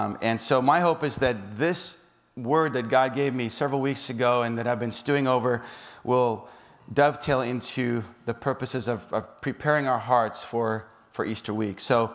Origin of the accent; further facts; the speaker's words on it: South Africa; I'm growing up in South Africa.